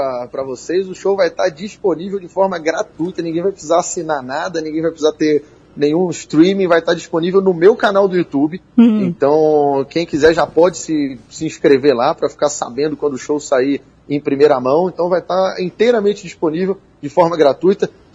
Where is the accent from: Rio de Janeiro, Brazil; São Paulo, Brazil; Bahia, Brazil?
Rio de Janeiro, Brazil; eu, embora seja do Rio de Janeiro, sou carioca, eu comecei minha carreira no stand-up aqui em Curitiba.